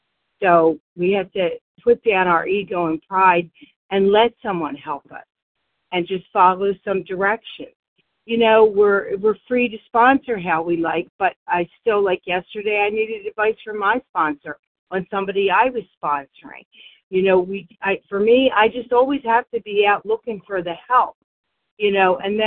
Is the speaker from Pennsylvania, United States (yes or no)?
yes; Warminster, Pennsylvania, United States; I'm from Warminster, Pennsylvania, gratefully recovered through God's grace and mercy only.